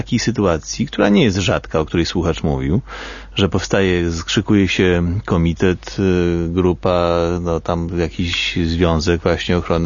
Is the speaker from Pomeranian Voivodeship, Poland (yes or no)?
yes; Gdańsk, Pomeranian Voivodeship, Poland; też jestem z Gdańska.